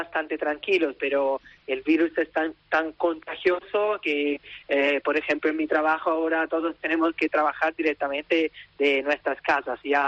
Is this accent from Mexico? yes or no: no; Italy; Spanish is a second language; no solo debemos salir como italianos del país